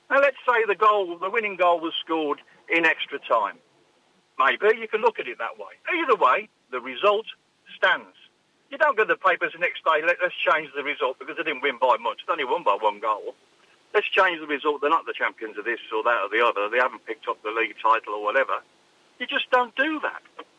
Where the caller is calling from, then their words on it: Altea, Valencian Community, Spain; I'm phoning from Altea.